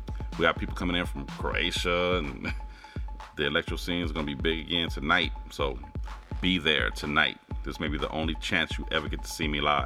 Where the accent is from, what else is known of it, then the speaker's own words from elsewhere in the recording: Los Angeles, California, United States; So growing up in Los Angeles in the black neighborhood, I needed to have